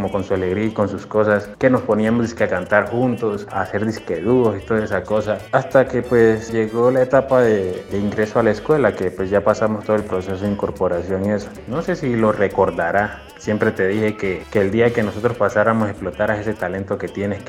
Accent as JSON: {"language": "Spanish", "town": "Tumaco", "region": "Nariño", "country": "Colombia", "said": "porque pues somos de Tumaco, Nariño, y nos tocaba viajar y quedarnos en Pasto"}